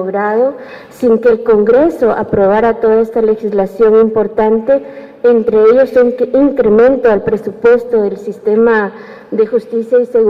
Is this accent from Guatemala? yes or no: yes; Guatemala; y como guatemaltecos y guatemaltecas, honrar todos los aportes